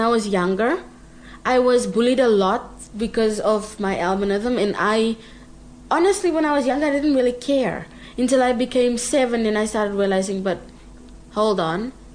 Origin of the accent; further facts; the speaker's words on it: South Africa; first language Afrikaans; English is a second language; But I think it's also because of my accent. My accent is also different, because some people don't really believe that I'm South African at all.